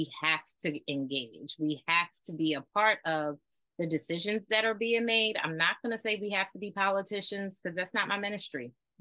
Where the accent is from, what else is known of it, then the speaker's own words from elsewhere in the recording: Maryland, United States; I was raised in Baltimore County and now I live in Baltimore City and I understand it.